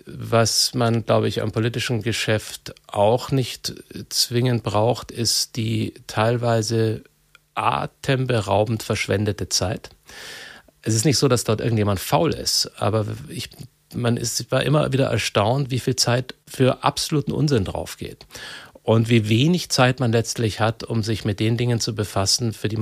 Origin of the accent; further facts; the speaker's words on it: Bavaria, Germany; accent: Old Bavarian; Oberfranke, wenn es sagen muss, geht schon. Und dann bin ich aber in Oberbayern auf die Schule gegangen. Und in Rosenheim und habe letztlich das Altbayerische und das Fränkische mitbekommen und fühle mich in dem Sinne wirklich als Bayer im breitesten Sinne.